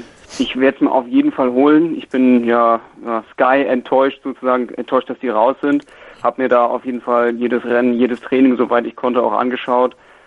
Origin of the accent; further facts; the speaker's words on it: Jever, Lower Saxony, Germany; komme aus Jever, also Nordsee sozusagen, so die Ecke.